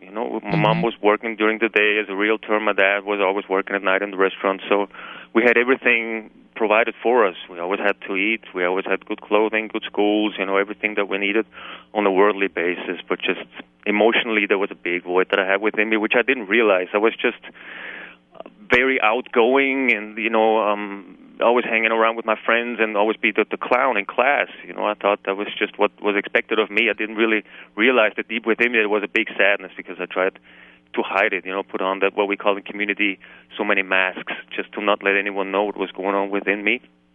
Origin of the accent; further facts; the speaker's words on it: Vienna, Austria; I grew up in Vienna, and I come from a loving family.